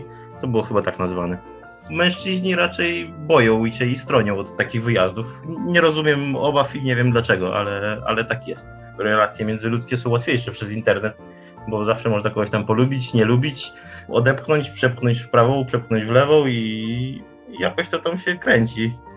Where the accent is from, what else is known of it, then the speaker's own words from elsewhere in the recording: Lublin Voivodeship, Poland; Ja jestem z małej wsi pod Lublinem.